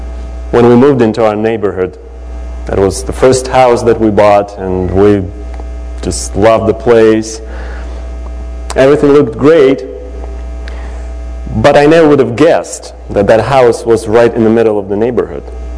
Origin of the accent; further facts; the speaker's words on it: Ukraine; English is a second language; You know, I realized that actually Ukraine, my home country, is in the middle of Europe because of the big picture.